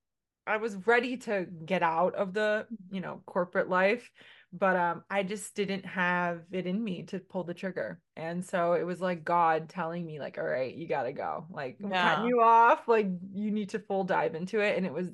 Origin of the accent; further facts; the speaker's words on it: Boston, Massachusetts, United States; I'm from Boston, but you can probably find me in New York. I'm always going back and forth.